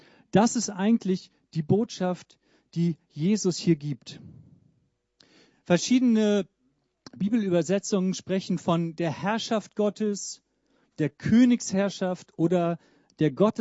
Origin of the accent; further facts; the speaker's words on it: Hamburg, Germany; ich komme aus Hamburg.